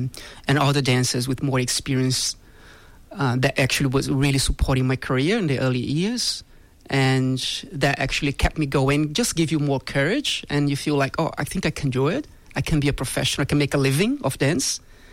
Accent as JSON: {"language": "English", "region": "Rio de Janeiro", "country": "Brazil", "tie": "born there", "second_language": "English", "said": "Yeah, I was born in Brazil."}